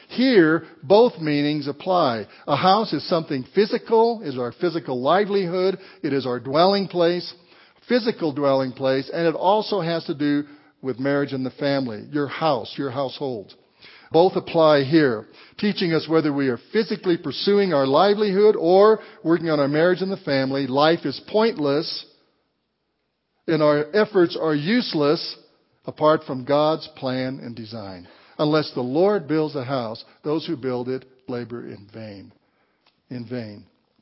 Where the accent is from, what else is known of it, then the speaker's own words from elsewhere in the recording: Walsenburg, Colorado, United States; When I was growing up in Walsenburg, Colorado, 5,000 people, 4,000 or 5,000 people, there was one person in the whole town that was living with somebody.